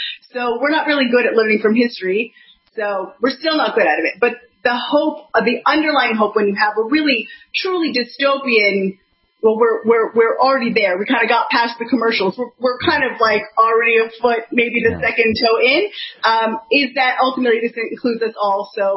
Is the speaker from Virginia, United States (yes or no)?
yes; Virginia, United States; Yeah, I'm American also. I grew up just outside D.C. in the Virginia side, and I studied anthropology.